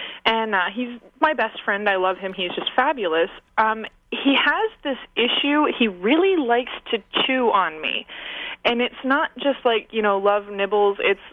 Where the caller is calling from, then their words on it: Jonesboro, Arkansas, United States; I'm calling from Jonesboro, Arkansas.